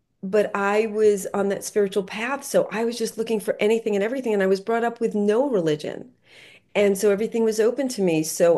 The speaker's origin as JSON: {"language": "English", "region": "New York", "country": "United States", "moved": "as an adult", "lives_now": "Tucson, United States", "said": "I'm from New York, and I was still living in New York, and I had to get out of there."}